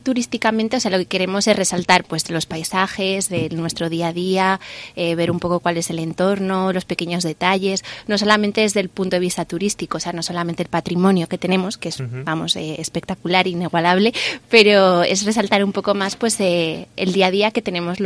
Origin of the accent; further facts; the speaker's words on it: Zaragoza, Aragon, Spain; En ese momento estaba viviendo en Zaragoza, porque yo soy de Zaragoza, pero como tenía planes de mudarme a Anso